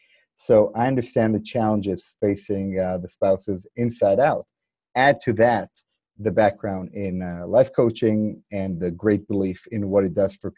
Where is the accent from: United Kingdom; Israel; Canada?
Israel; Tel Aviv, Tel Aviv District; also born or lived in New York; now in Florida, United States; Originally from Tel Aviv, Israel. Spent the last 20-some years in the U.S., spent the last decade in New York, and now I'm in Florida.